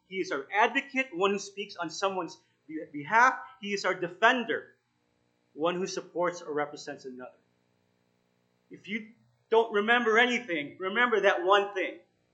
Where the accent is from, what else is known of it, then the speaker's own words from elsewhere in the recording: Toronto, Ontario, Canada; I grew up in Toronto, and they have the streetcar